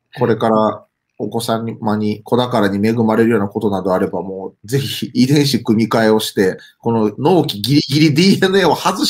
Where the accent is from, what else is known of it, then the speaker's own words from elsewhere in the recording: Nara, Japan; 僕らの地元の奈良